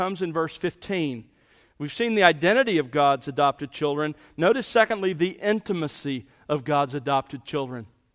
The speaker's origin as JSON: {"language": "English", "region": "the South", "country": "United States", "accent": "southern", "said": "For those of you who are bothered by my southern accent, that's F-O-R, for."}